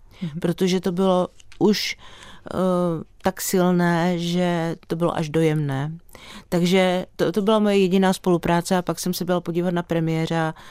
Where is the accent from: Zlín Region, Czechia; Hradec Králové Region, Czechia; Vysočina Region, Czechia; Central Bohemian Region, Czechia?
Zlín Region, Czechia; Valašské Meziříčí; Já jsem z Valašského Meziříčí